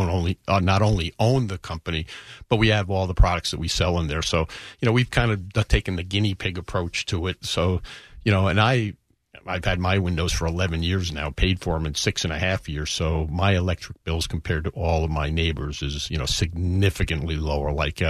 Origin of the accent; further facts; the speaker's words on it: Bronx, New York, United States; I'm from New York, the Bronx, so I'm a Yankee fan.